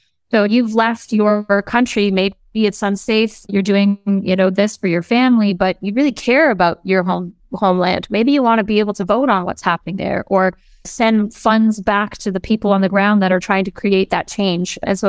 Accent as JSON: {"language": "English", "country": "Canada", "said": "As a Canadian, I would have to donate to an organization."}